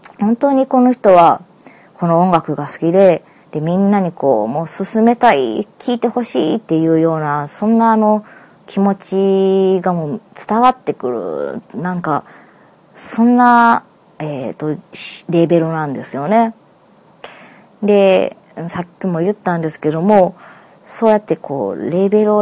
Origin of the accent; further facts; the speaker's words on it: Osaka, Japan; あの私ってね、大阪生まれですけども、大阪の中でもあのすごくこう都会生まれなんですよ。で、あの便利なものにあのこう囲まれて今まであの育ってきたわけで